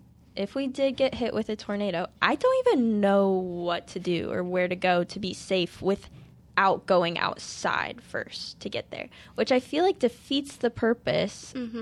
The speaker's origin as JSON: {"language": "English", "town": "Ames", "region": "Iowa", "country": "United States", "tie": "born or raised there", "said": "I grew up in Ames, and I feel like we always, always, always get tornado warnings"}